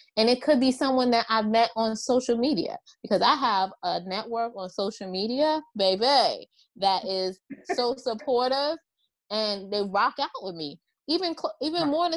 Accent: New York City, New York, United States; also born or lived in Philadelphia, United States; now in Washington, United States; because I grew up in the Bronx, Co-op City to be exact, Section 5. And I went to undergrad in Philly, then I moved to the DMV area, and now I live in DC

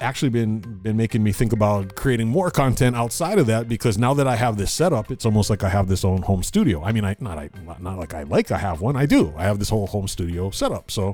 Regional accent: Hawaii, United States; And you have the right as a Hawaiian to go to the beach.

